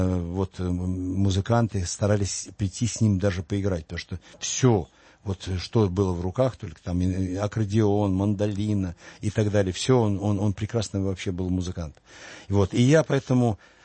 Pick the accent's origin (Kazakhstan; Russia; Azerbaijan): Russia; born there; Это чудо, что мы родились в России.